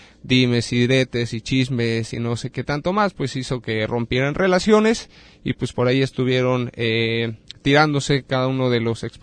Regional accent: Mexico; a lo que somos como mexicanos

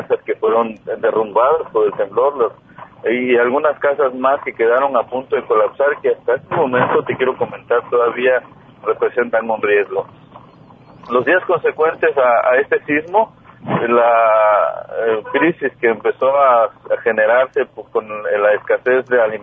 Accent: Juchitán, Oaxaca, Mexico; Quiero comentar que yo soy originario de Juchitán y pues estuve viviendo en carne propia este sismo

